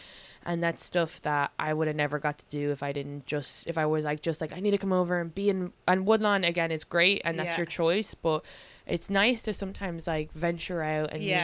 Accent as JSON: {"language": "English", "country": "Ireland", "said": "you also don't want it to be just defined by being Irish."}